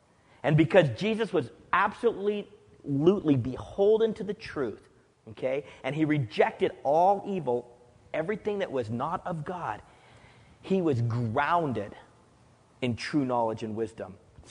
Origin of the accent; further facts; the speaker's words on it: New Mexico, United States; I was born and raised in New Mexico